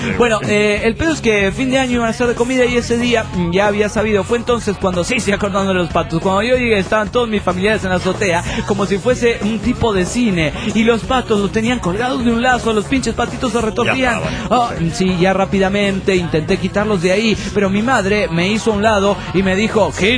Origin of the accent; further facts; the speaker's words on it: San Luis, Argentina; de San Luis, Argentina.